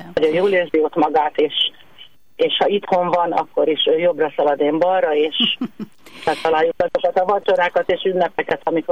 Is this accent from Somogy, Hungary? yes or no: no; Szeged, Csongrád-Csanád, Hungary; nevezett ki, és hozott vissza saját szülővárosomba tanszékvezető professzornak